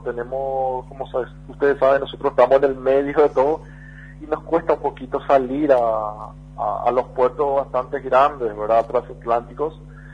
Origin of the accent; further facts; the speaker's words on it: Paraguay; uno como paraguayo se llena de orgullo